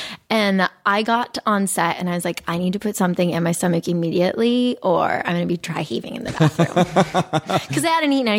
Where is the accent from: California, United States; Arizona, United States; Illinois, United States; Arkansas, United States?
Arizona, United States; Phoenix; I grew up in Arizona.